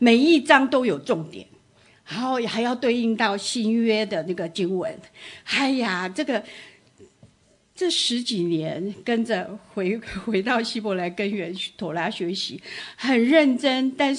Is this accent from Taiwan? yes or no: yes; Taiwan; born there; 谁叫你把我生在东方这个台湾哈，都吃猪肉。